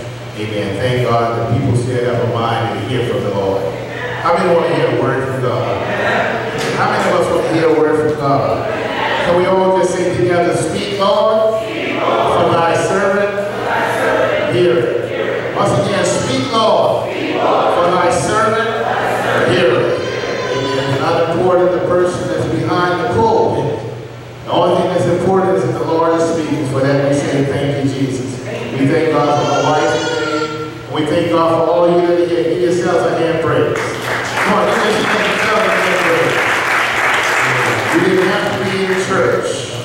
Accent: Atlanta, Georgia, United States; Y'all know that I'm from Atlanta.

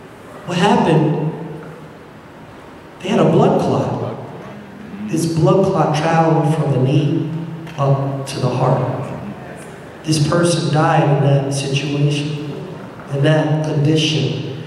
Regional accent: New York, United States; I was from New York, I was a little bigger at the time, and I was the muscle

